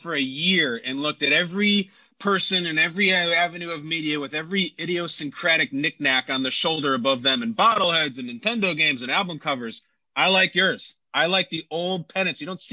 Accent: Chicago, Illinois, United States; It just by purely coincidence, it was in my hometown of Chicago, just it having nothing to do with casting.

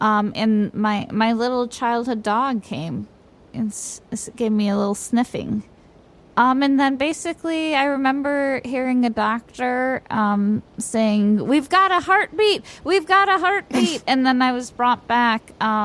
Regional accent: Bath, South West England, United Kingdom; accent: Bath; No, it's because I'm from Bath, so this is a very common Bath accent.

